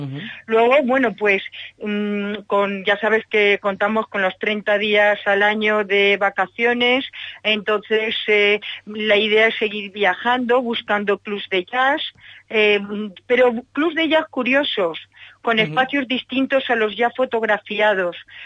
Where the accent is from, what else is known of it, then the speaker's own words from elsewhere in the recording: Valencia, Valencian Community, Spain; Sí, en nuestra ciudad, que yo soy valenciana.